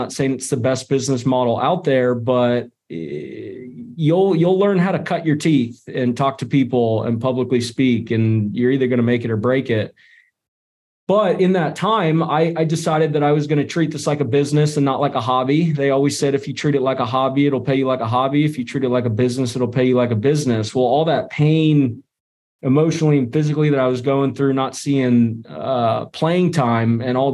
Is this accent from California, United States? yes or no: yes; California, United States; moved away; Like, I moved out to freaking Illinois from California. Like, what am I doing in the Midwest from beautiful California?